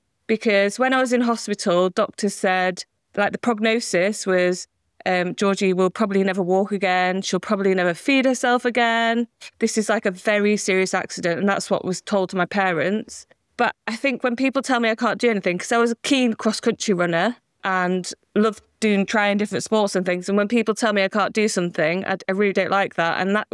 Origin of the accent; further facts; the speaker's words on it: Leeds, Yorkshire and the Humber, United Kingdom; My one big thing growing up in Leeds was I absolutely loved horses.